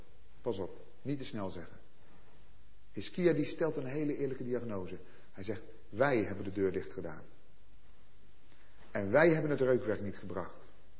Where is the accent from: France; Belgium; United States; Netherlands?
Netherlands; ik ben ook een Nederlander.